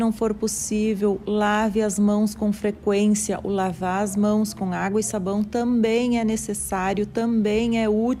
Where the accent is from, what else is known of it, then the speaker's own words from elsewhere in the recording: Rio Grande do Sul, Brazil; Eu sei que a vontade é grande, eu também sou gaúcha, gosto de tomar meu mate